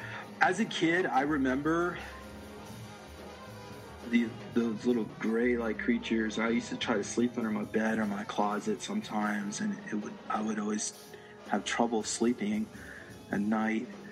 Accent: Charlotte, North Carolina, United States; Well, I grew up in Charlotte, North Carolina.

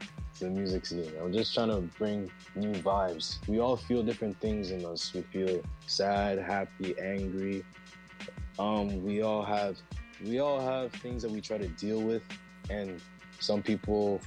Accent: Toronto, Ontario, Canada; I'm coming in from Toronto, Jane and Finch.

